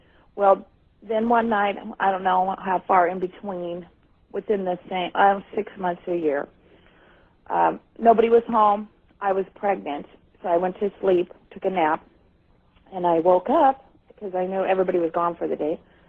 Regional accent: Redding, California, United States; from Redding, California.

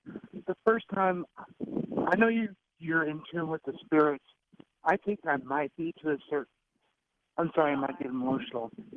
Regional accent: Denver, Colorado, United States; Stephanie, I grew up in Denver.

